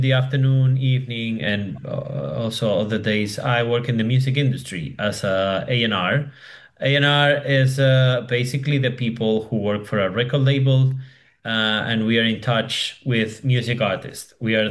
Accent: Madrid, Community of Madrid, Spain; English is a second language; So I'm originally from Madrid, although I've been traveling quite a bit and I've lived in different countries.

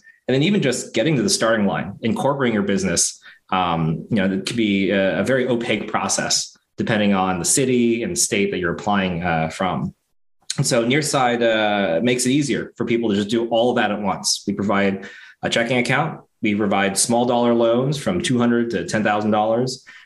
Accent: San Diego, California, United States; So, you know, I grew up born and raised in San Diego.

